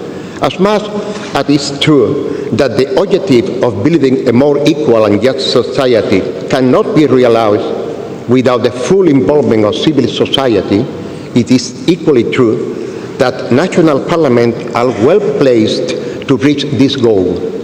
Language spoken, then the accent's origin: English; Seville, Andalusia, Spain; I am from Andalusia, from Sevilla.